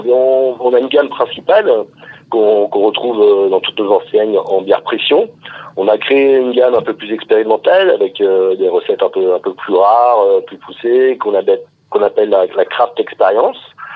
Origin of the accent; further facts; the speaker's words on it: Grand Est, France; now in Lyon, France; je suis ingénieur chimiste et je viens des Ardennes, tout près de la Belgique.